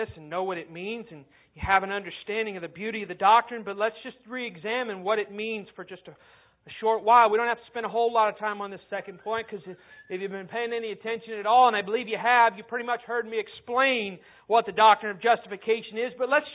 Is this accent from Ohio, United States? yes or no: yes; Ohio, United States; born there; I lived here for 12 years, but you forget, some of you, I was born in Ohio